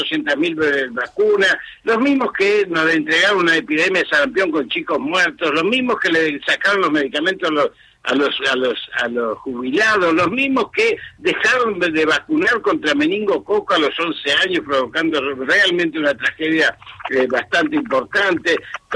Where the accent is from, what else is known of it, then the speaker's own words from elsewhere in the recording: Argentina; como pueblo argentino